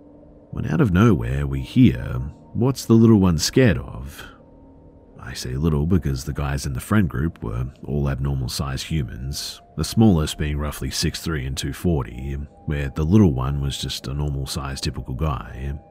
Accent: New Jersey, United States; As late teens, early 20s, growing up in South Jersey

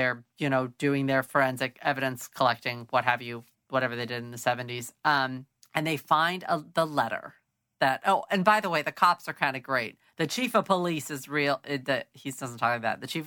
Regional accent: Germany; accent: German; Because of my accent? Because of the German accent?

